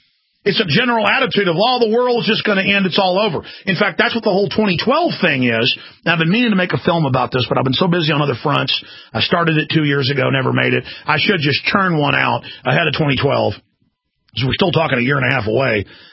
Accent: Dallas, Texas, United States; I grew up in Dallas, folks. Believe me, I've seen it. I mean, I lived in a middle class, upper middle class neighborhood.

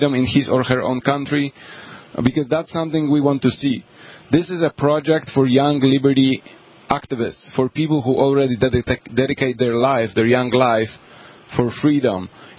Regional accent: Poland; English is a second language; You know, and in case of Poland, I come from Poland.

